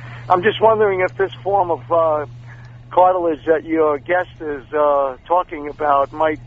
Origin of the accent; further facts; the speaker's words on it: Brooklyn, New York, United States; Yeah, I grew up in Brooklyn, too.